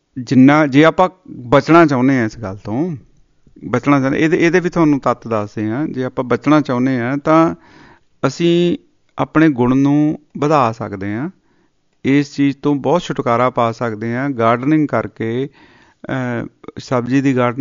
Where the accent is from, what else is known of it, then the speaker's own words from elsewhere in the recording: Punjab, India; ਪੰਜਾਬ ਦੇ ਵਿੱਚ ਆਪਾਂ ਜੰਮੇ ਪਲੇ ਹਾਂ